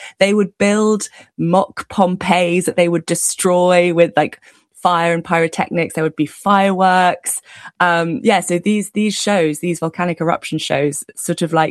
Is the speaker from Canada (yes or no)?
no; London, United Kingdom; I think as someone who's, you know, born and raised in London